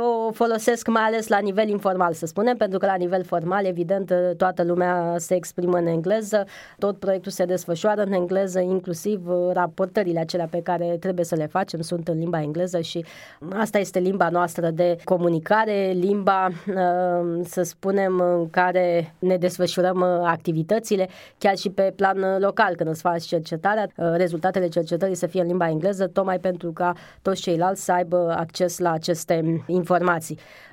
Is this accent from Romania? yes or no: yes; Romania; pe noi, cei care venim din România, ne pune oarecum într-o situație puțin bizară